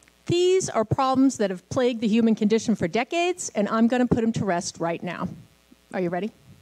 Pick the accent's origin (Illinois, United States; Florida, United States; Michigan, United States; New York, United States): New York, United States; I'm a Jew from New York, all we do is go to school, right?